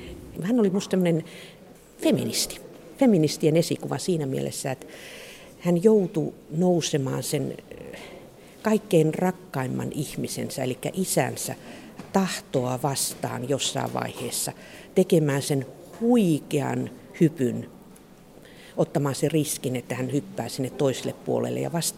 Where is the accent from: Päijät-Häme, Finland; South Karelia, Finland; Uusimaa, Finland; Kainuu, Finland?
South Karelia, Finland; Lauritsala; mä itse koen, että lapsuudessani Lauritsalassa se kirjasto oli se, joka avasi mulle jotenkin ikkunat ja ovet maailmaa